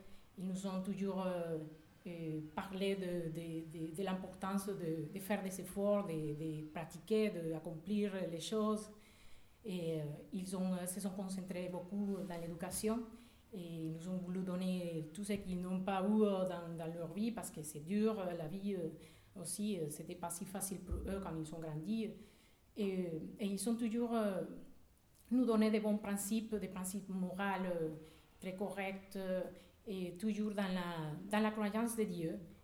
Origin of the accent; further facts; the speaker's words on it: Caracas, Capital District, Venezuela; French is a second language; je suis vénézuélienne, je suis née au Venezuela, la capitale, Caracas. Et mes parents sont au Venezuela, ils habitent là.